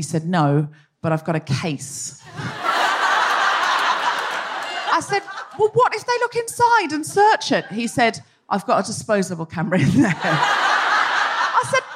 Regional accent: Australia; But you're English and I'm Australian.

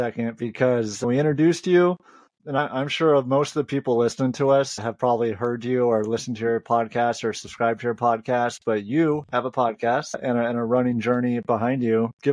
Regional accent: New York, United States; now in Florida, United States; That's my home state, by the way, Carolyn. That's where I moved to Florida. I was from New York.

